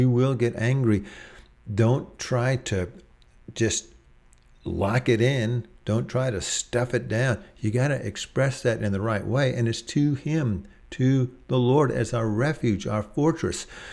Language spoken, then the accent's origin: English; Austin, Texas, United States; I grew up in Austin, Texas, and my parents, they were wonderful folks.